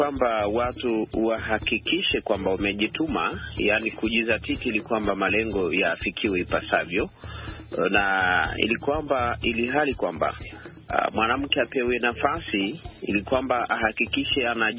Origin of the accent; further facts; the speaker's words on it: DR Congo; born there; leo nikirudi hapa nchini Kongo ambapo mimi nimezaliwa